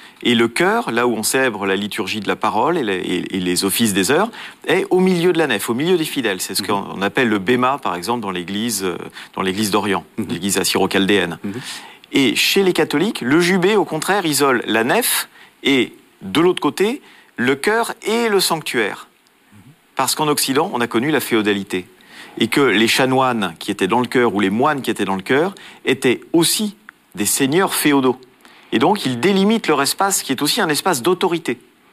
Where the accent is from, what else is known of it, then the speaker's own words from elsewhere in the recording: Italy; French is a second language; C'est des choses que j'ai vues dans mon enfance en Italie.